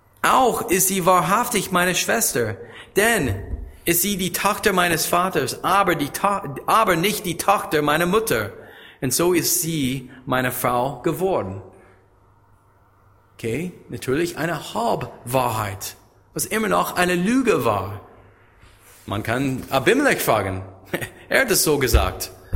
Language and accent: German; United States; German is a second language; Ich habe bei McDonald's meine allererste Job als Amerikaner, war bei McDonald's.